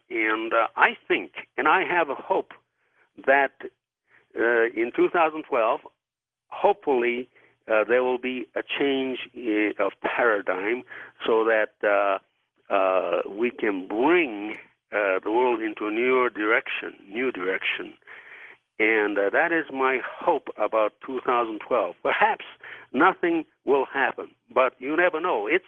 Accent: Yokohama, Kanagawa, Japan; now in United States

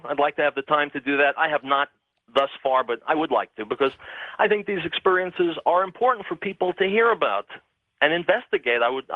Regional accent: Brooklyn, New York, United States; Well, I grew up in Brooklyn, so that would be my first choice.

